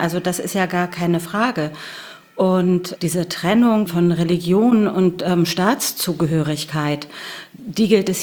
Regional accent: Berlin, Germany; born there; ich bin sogar in Berlin geboren

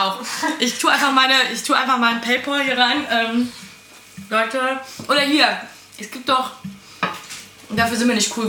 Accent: Cologne, North Rhine-Westphalia, Germany; Ich bin Kölnerin.

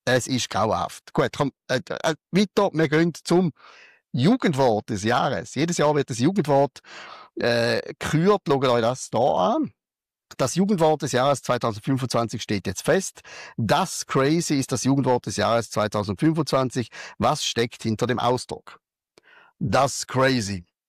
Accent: Switzerland; accent: Swiss German; im Schweizerdeutschen, zumindest in meinem Dialekt

